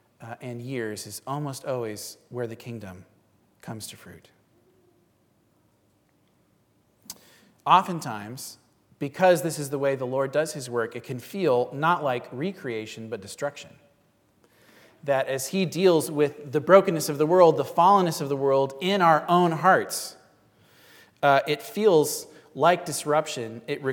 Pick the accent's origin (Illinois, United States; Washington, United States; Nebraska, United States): Washington, United States; I grew up here in Western Washington